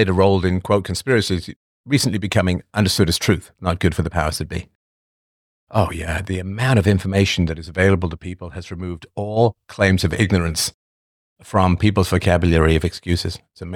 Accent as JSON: {"language": "English", "region": "England", "country": "United Kingdom", "tie": "born or raised there", "said": "And when I grew up in England, there were no restaurants around."}